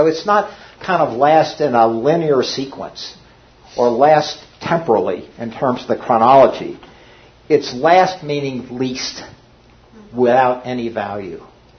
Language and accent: English; Cincinnati, Ohio, United States; I grew up in Cincinnati.